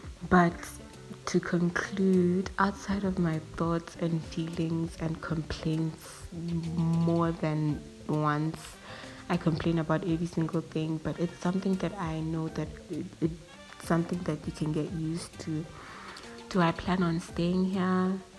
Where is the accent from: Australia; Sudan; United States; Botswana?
Botswana; Like where I grew up, I was used to the life there in Botswana